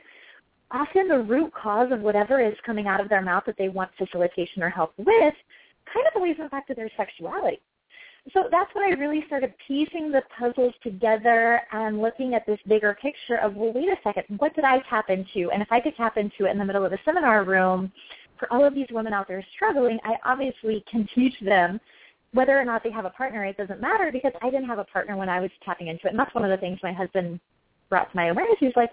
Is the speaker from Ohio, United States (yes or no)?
yes; Ohio, United States; I'm originally from Ohio, and I cannot stand the humidity.